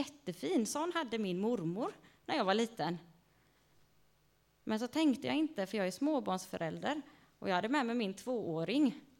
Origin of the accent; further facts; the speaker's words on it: Vaggeryd, Jönköping County, Sweden; jag kommer ursprungligen ifrån Vaggeryd.